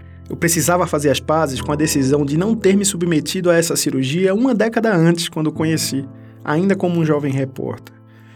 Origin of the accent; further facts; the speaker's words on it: Pernambuco, Brazil; num mergulho profundo na minha terra, Pernambuco.